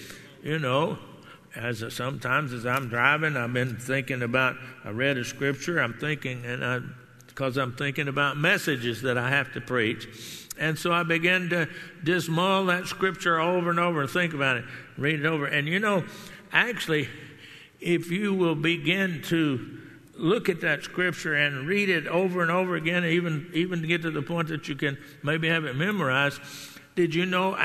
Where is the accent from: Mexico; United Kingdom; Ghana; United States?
United States; Garland, Texas; I grew up in the Dallas area, down in Dallas, Texas area. I grew up in Garland, which is a big part of Dallas now.